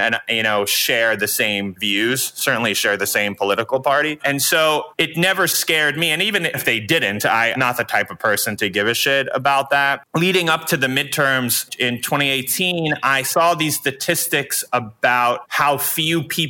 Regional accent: New York, United States; now in Los Angeles, United States; I grew up as a New Yorker. You know, you are supposed to hate LA.

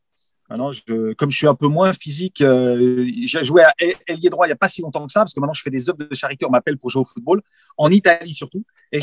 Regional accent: Paris, Île-de-France, France; born there; Je suis né à Paris 11e. Sur Wikipédia, ils sont trompés. Je suis né à Paris, à la limite du Marais, à Clinique des Bleuets, c'est avenue de la République.

